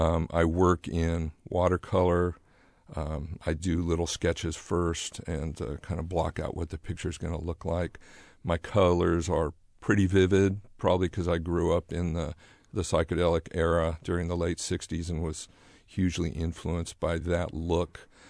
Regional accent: Fresno, California, United States; born there; And my dad was in the Navy, and even though I was born in Fresno, I didn't live in Fresno until 1970 when we moved here, and I began as an art student at Fresno State.

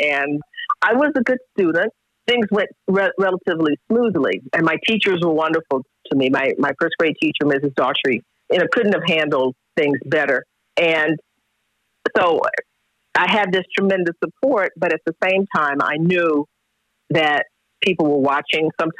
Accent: Texas, United States; I integrated the schools in my town, in my hometown. I was the first Black child to go to a white school in my town.

